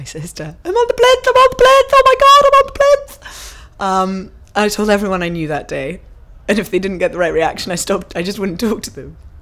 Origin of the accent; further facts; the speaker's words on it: London, United Kingdom; My date of birth is the 11th of October 1984 and I am from London.